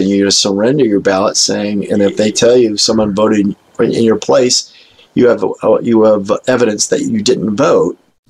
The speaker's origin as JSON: {"language": "English", "region": "Rhode Island", "country": "United States", "said": "Oh, well, General Flynn is he's from my home state, Rhode Island."}